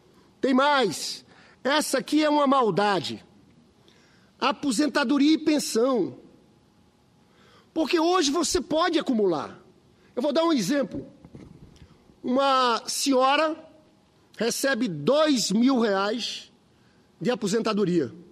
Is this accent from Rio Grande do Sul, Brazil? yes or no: no; Paraíba, Brazil; now in Rio de Janeiro, Brazil; Eu sou paraibano, sou senador pelo Rio, mas tenho muito orgulho de ser nordestino. Estive agora, em dezembro, janeiro, na minha terra, na Paraíba.